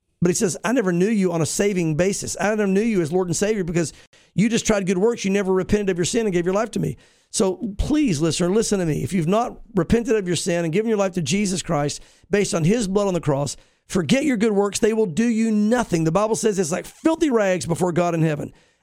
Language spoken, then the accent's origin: English; Southern United States, United States; I went to church. I grew up in the South. My dad was a pastor.